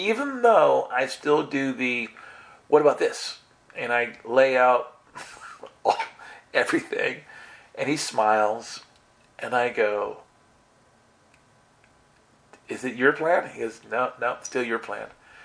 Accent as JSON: {"language": "English", "country": "United States", "said": "Now, as an American, I'm like, what are you talking about?"}